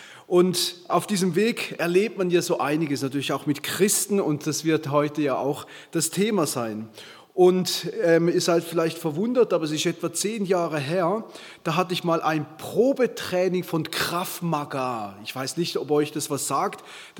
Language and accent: German; Switzerland; now in Stuttgart, Germany; ich komme aus Stuttgart, ursprünglich aus der Schweiz.